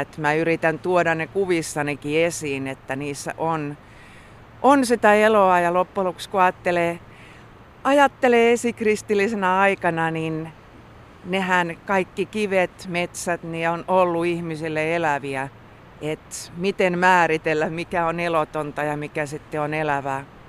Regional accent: Ostrobothnia, Finland; mä itse olen kotoisin Pohjanmaalta, jossa on aika aakeaa ja laakeaa.

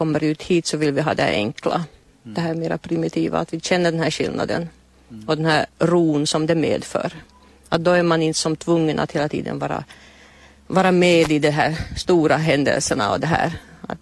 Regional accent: Kronoby, Ostrobothnia, Finland; eftersom jag kommer från Kronoby där det inte är så mycket sjöar, eller just på det stället där jag växte upp.

